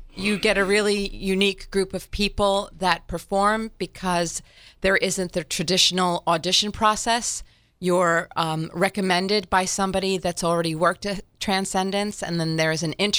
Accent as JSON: {"language": "English", "region": "New Jersey", "country": "United States", "tie": "born or raised there", "lives_now": "London, United Kingdom", "said": "I grew up in New Jersey. I'm a Jersey girl."}